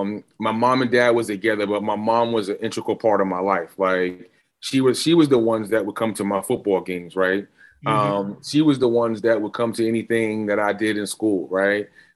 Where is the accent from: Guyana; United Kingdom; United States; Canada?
United States; Riverhead, New York; So I grew up in Riverhead, New York, and you know, as I look back over my life, you know, I truly give credit to my mother.